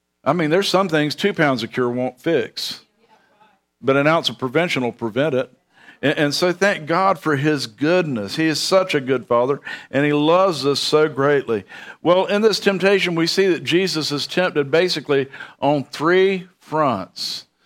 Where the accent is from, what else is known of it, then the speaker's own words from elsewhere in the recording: Bradenton, Florida, United States; I lived in Bradenton. I grew up in Bradenton, and between Bradenton and Tampa, there's a place called Sun City Center.